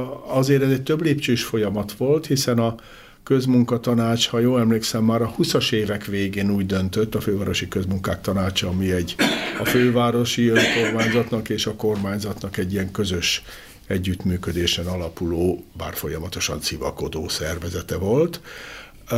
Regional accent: Budapest, Hungary; Az én gyerekkoromban Rákoskeresztúron még ilyen sokszoknyás tót parasztasszonyok üldögéltek a hagyományos parasztház előtt, és ott a szlovákul beszélgettek egymással, amikor én 10 éves koromban arra bicikliztem.

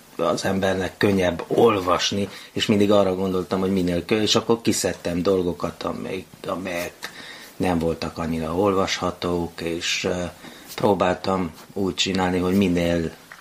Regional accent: Carei, Satu Mare County, Romania; Igen, én Nagy Károlyba születtem. Igen, de nem a kastélyban, hanem a kórházban.

